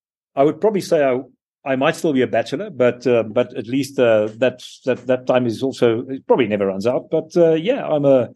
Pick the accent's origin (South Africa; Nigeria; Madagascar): South Africa; So I absolutely love being a South African.